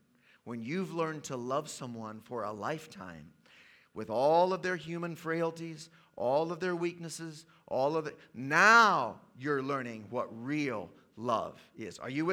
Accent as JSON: {"language": "English", "country": "Tanzania", "tie": "born there", "said": "I was born in East Africa, in the country of Tanzania. My parents were missionaries there."}